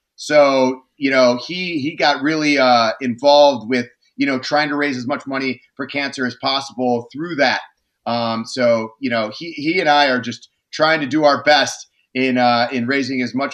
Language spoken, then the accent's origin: English; Cleveland, Ohio, United States; when I was growing up in Cleveland, the ideal like life for you is that after high school, you go to college. After college, you go back to Cleveland, you get a job